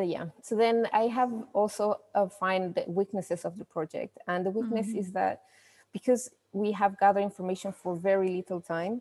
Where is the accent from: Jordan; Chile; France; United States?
Chile; So, well, I'm not from the island, but I'm from Chile.